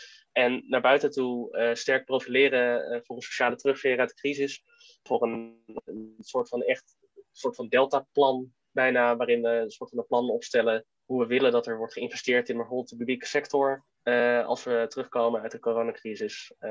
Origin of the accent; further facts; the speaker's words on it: Zeist, Utrecht, Netherlands; now in Utrecht, Netherlands; ik ben 19, sinds enkele weken. Ik kom uit Utrecht, woon daar sinds een jaartje, ik kom uit Zeist.